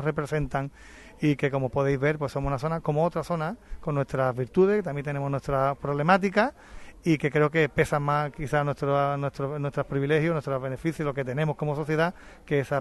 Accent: Andalusia, Spain; yo como buen andaluz sigo también todos los equipos nuestros en cualquier categoría

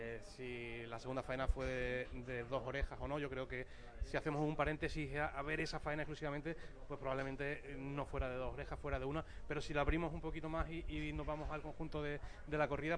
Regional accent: Antequera, Andalusia, Spain; yo soy antequerano y eso me empuja un poquito más. Yo tengo doble nacionalidad. Cuando estoy en Málaga me dicen que soy malagueño

